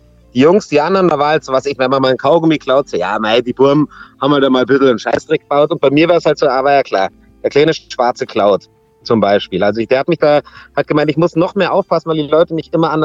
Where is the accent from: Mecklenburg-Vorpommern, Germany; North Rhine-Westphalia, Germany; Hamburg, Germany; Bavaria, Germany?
Bavaria, Germany; Puchheim; Und dann sage ich München, nein, wo kommst du eigentlich her? Dann sage ich Puchheim